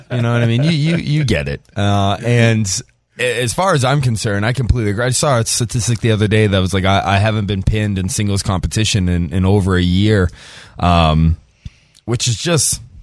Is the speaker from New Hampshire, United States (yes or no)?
yes; New Hampshire, United States; You know, I grew up in New Hampshire, so we don't have the marathon day off like they do down here.